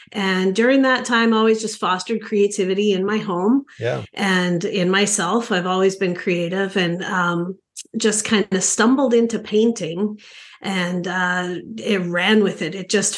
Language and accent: English; Canada; moved away as an adult; now in United States; I am originally from Canada, and I immigrated to the United States for my alongside my husband with his job